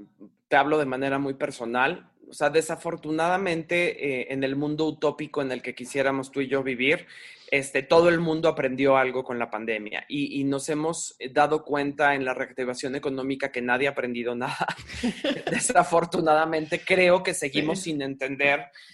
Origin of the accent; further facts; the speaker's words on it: Mexico; y nosotros sobre todo que somos mexicanos y que somos tan afectos a la parte física, al apapacho, al abrazo, al contacto físico